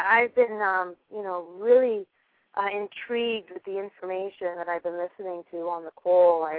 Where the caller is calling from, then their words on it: Austell, Georgia, United States; I'm calling from Austell, Georgia.